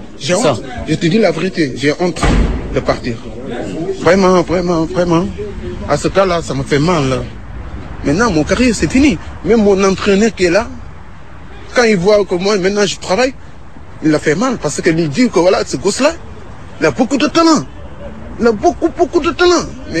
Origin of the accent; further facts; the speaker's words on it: Senegal; now in France; 26 ans. Mm-hmm. Je suis international sénégalais.